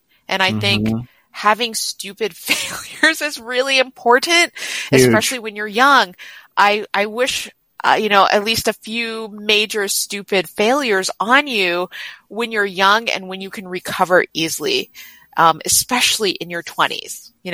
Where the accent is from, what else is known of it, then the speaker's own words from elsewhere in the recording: Oakland, California, United States; I grew up, so I was born and raised around Oakland, California. So born in Oakland, California. And I split my time between Oakland, Chinatown.